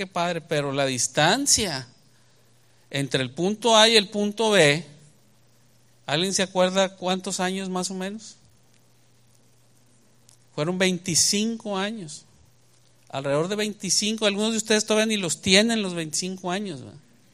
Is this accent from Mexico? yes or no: yes; Mexico; nosotros que venimos de México